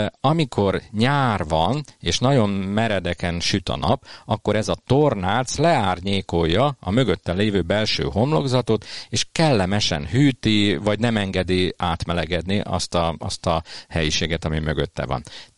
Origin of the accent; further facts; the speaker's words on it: Balaton Uplands, Hungary; és hát ugye ott nőttem föl a Balatonfelvidéken, ahol ezek a melvédes tornácok a jellemzőek